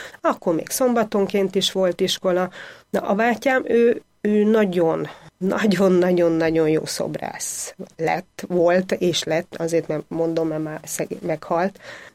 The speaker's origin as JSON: {"language": "Hungarian", "town": "Ozun", "region": "Covasna", "country": "Romania", "tie": "born or raised there", "said": "Én Erdélyben születtem, és annak is a legdéli csücskéjében, Uzon nevezetű községben, az nagyon közel van a határhoz, a régi határhoz, pár kilométer"}